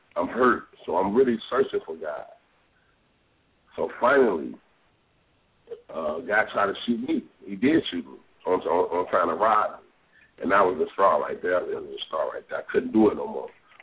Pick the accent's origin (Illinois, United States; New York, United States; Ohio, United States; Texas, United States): Illinois, United States; Maywood; Well, first, I'm from a little town called Maywood. It's not too far away from Chicago, but I grew up in Maywood.